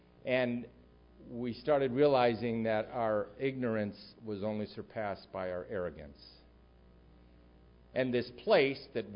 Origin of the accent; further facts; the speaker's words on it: Wheaton, Illinois, United States; it is a place that I would not have even driven through growing up in Wheaton, Illinois.